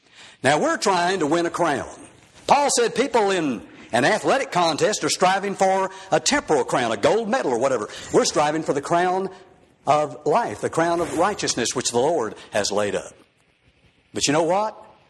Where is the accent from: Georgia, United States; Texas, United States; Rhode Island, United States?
Texas, United States; Houston; Back in 1988, when I grew up in Houston, Texas